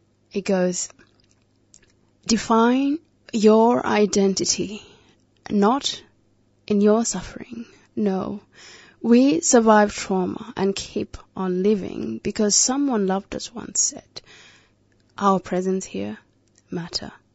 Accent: South Sudan; When I was a child growing up in South Sudan, there was different ways of me being, raised up.

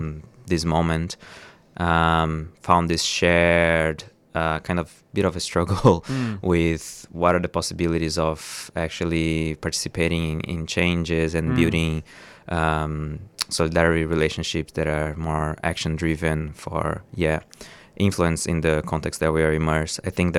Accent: Brazil; English is a second language; moved away as an adult; You might recognize that's like a Portuguese speaking, but I'm Brazilian. I came from Brazil with a Northeastern Brazilian ancestry, and have been living in Nam for the past 6 years almost now.

